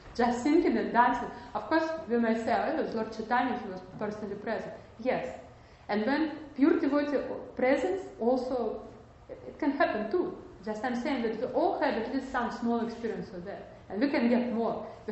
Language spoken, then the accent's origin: English; Moscow, Russia; English is a second language; like I'm from Moscow, yes. Moscow is a huge city, like New York.